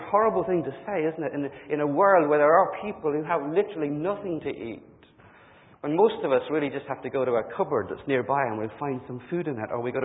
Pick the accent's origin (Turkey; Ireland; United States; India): Ireland; Dublin, Leinster; now in Northern Ireland, United Kingdom; Or maybe I should say that if I grew up in Dublin and I'm living here in Northern Ireland